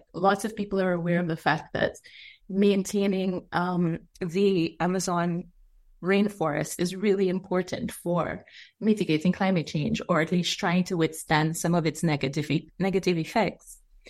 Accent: Guyana; my childhood in Guyana. So I'm from Guyana

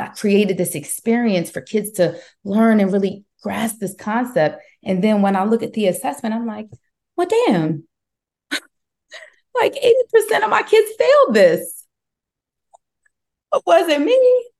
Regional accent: Brooklyn, New York, United States; But I'm from Brooklyn, New York, right?

